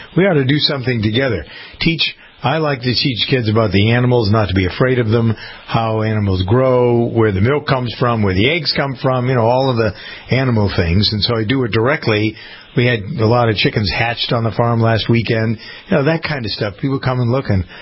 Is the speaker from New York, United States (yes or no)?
no; Framingham, Massachusetts, United States; I grew up around the Mayo family in Framingham.